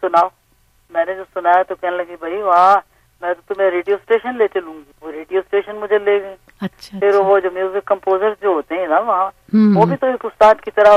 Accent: Delhi, India; now in Lahore, Pakistan; دہلی سے لاہور میں آئے نا؟

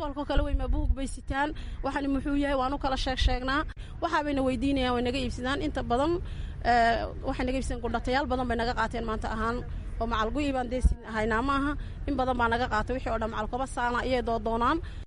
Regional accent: Ali Sabieh, Djibouti

